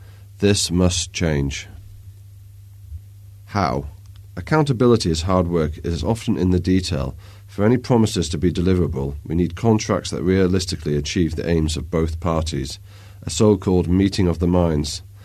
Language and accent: English; Peel, Isle of Man; born there; I was born in Glenfaber and Peel.